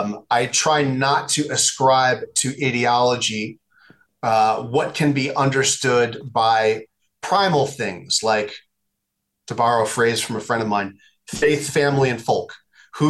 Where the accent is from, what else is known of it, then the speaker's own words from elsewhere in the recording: New York, United States; now in elsewhere; I don't live in New York anymore, but I'm from New York, and they just had a mayoral election.